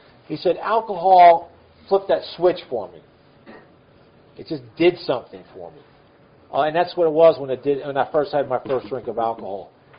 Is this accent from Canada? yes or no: no; New York, United States; also born or lived in Valdosta, Georgia; I was born here in Valdosta, Georgia. And I grew up in New York. So I'm really slightly confused native. I'm Georgia, New York.